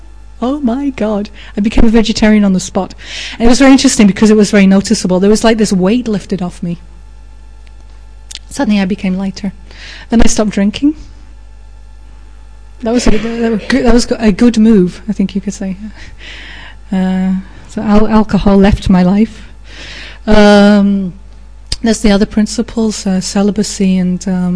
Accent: England, United Kingdom; I'm English. You don't talk about, things up front.

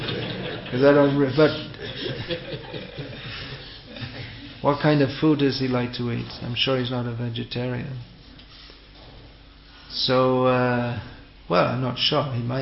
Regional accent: England, United Kingdom; Even though I was brought up in England, I was interested in soccer.

